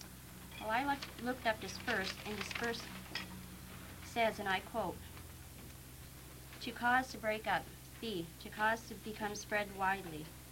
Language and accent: English; Kenai, Alaska, United States; I was born and raised in Kenai. My family is from Kenai, born and raised.